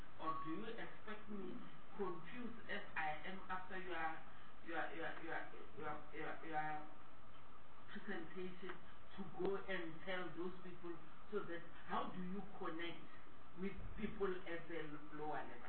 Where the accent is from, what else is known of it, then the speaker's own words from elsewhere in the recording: North West, South Africa; predominantly I'm from Northwest and predominantly is rural.